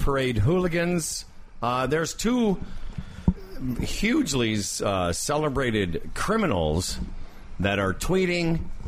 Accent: Moose Jaw, Saskatchewan, Canada; I'm from Moose Jaw. We didn't have crowds.

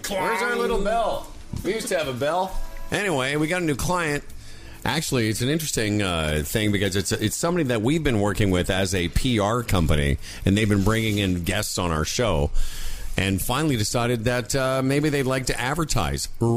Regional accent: Moose Jaw, Saskatchewan, Canada; There was a big controversy in Moose Jaw, Saskatchewan, my hometown.

